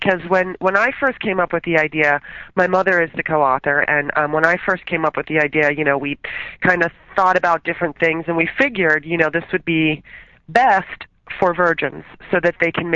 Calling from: Santa Rosa, California, United States; also born or lived in Los Angeles; I'm calling from Santa Rosa, California.

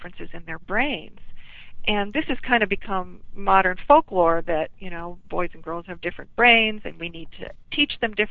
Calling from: Lake Bluff, Illinois, United States; I live actually in Lake Bluff, which is straight north, pretty far, about 30 miles or so.

